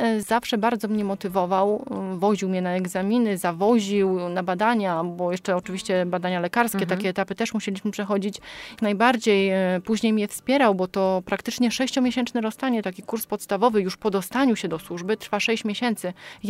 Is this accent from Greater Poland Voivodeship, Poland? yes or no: yes; Kalisz, Greater Poland Voivodeship, Poland; Oczywiście ja chciałam pełnić w Kaliszu, ponieważ jestem stąd, tu mieszkam, tu mam całą rodzinę.